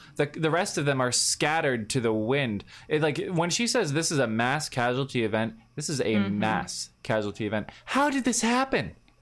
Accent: New York, United States; I'm a New Yorker. I'm a New Yorker and I'll be voting for Zoran in November.

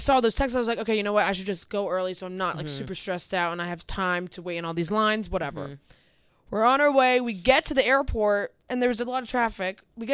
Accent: United States; Like, I'm from America. Like, I don't know, like, the airport system here.

